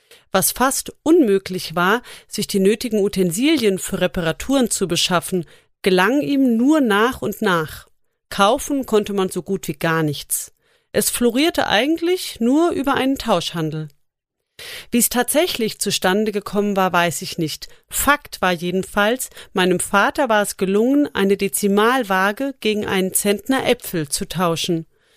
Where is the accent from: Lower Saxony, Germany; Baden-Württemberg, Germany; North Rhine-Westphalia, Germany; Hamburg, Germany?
Hamburg, Germany; Soweit waren wir als Hamburger bisher noch nicht gekommen.